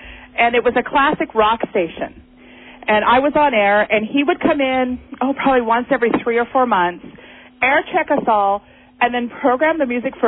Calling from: Reno, Nevada, United States; I'm calling from Reno, and it was a station here in Reno that he was at.

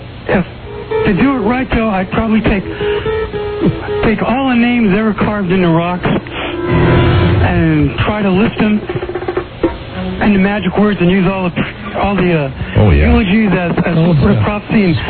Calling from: Sacramento, California, United States; I know these things because I'm calling from Sacramento.

